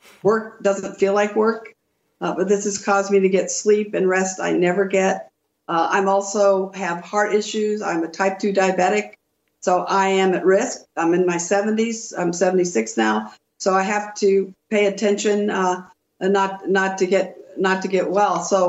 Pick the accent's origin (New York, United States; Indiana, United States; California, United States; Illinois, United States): California, United States; Long Beach; And also my hometown of Long Beach, California has its every night at 8 o'clock lights of hope